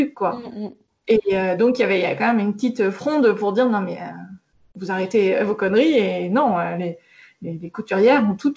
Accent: Grenoble, Auvergne-Rhône-Alpes, France; moi, je suis grenobloise, donc au départ, bah, je me dis, oh, bah, je sais, je suis de Grenoble

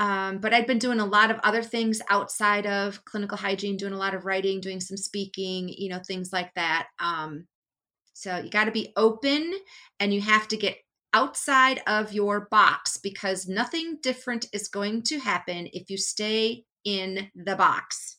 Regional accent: Edgerton, Wisconsin, United States; I am a hygienist from Edgerton, Wisconsin, population 4,500.

